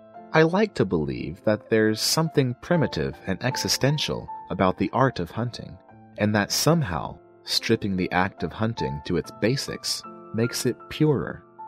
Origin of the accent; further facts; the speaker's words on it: Pennsylvania, United States; a guy who, like thousands of others in my home state of Pennsylvania, spends the better part of the year looking forward to those few short weeks in October and November